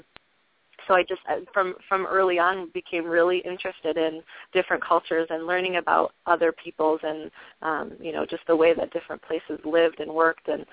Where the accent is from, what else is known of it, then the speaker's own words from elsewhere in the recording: Kalamazoo, Michigan, United States; for where I grew up in Michigan, a town called Kalamazoo